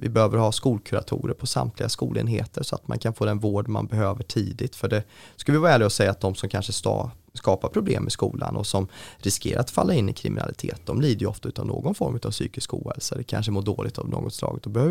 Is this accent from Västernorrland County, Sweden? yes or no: no; Skövde, Västra Götaland County, Sweden; hemma i Skövde i min hemkommun, på min gamla kommunala gymnasieskola